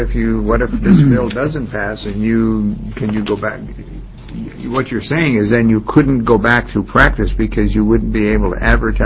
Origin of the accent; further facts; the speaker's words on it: Montana, United States; I remember when I grew up in Montana and I went to a chiropractor